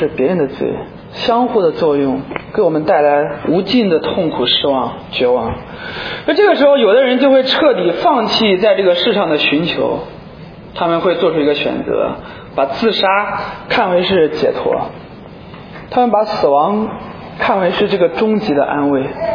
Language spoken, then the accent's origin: Chinese; China; 我们中国人说好死不如赖活着啊